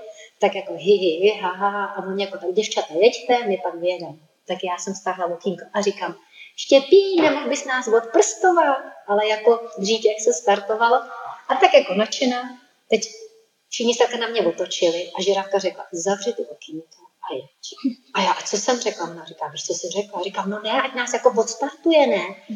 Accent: Mariánské Lázně, Karlovy Vary Region, Czechia; jak jsem z Mariánských Lázní

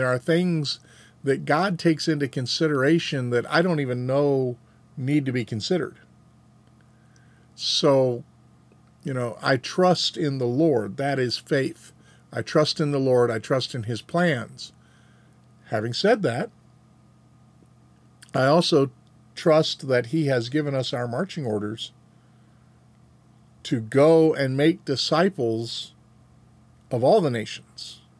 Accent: United States; I am an American, and I do have nationalist and patriotic sympathies, but I'm also an Earthling.

